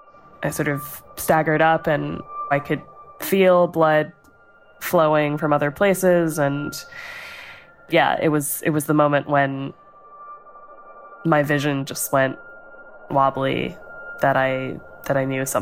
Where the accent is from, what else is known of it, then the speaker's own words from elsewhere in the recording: California, United States; And I grew up in California, so I know what an earthquake feels like.